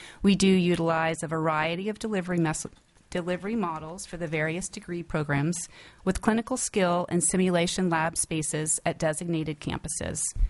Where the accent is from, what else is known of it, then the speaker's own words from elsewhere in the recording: Louisiana, United States; moved away as an adult; I am a transplant from Louisiana, but my family and I have lived here for about 18 years.